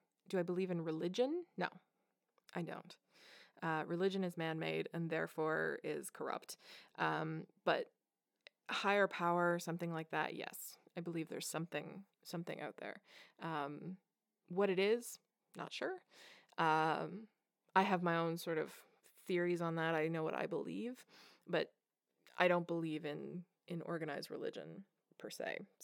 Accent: Canada; Okay, so I'm Canadian, so I think that's why this question was posed the way it was.

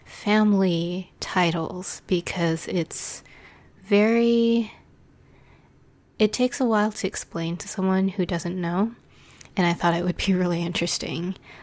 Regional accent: Canada; first language Cantonese; English is a second language; So I am Chinese Canadian, and, I grew up knowing Cantonese

